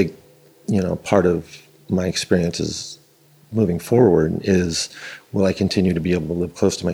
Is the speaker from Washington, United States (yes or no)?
no; San Francisco, California, United States; born and raised in San Francisco, and I am currently living downtown, in my 16th year of living downtown.